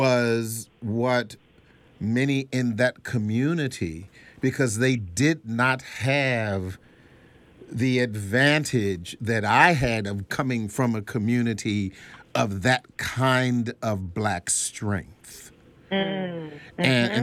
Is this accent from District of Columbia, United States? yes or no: yes; Washington, District of Columbia, United States; people would say, where are you from? And I said, I'm from Washington, D.C.